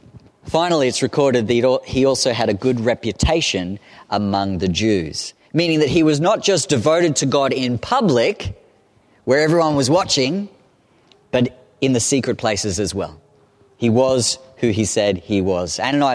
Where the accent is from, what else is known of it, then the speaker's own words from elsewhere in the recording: Stanthorpe, Queensland, Australia; When I was growing up in Stanthorpe, so a little hick country in sort of the West.